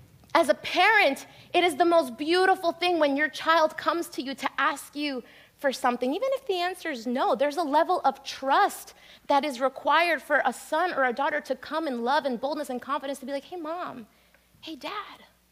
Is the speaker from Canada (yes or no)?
no; New Jersey, United States; growing up in New Jersey is rough, right, with the driving.